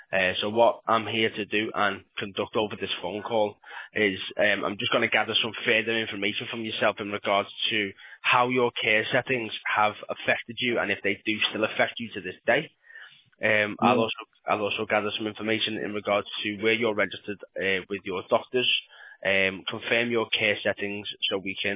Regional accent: Liverpool, North West England, United Kingdom; No, sir, I'm a Scouser.

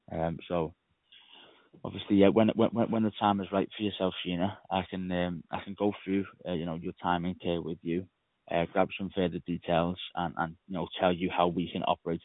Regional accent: England, United Kingdom; So I'm from England

